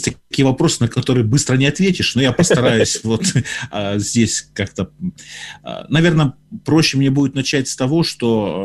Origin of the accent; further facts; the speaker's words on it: Russia; я же рос России, в Советском Союзе еще, потом в России